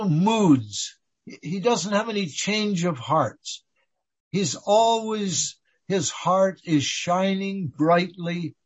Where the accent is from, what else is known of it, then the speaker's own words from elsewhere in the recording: British Columbia, Canada; born there; I was born in the Okanagan Valley of British Columbia.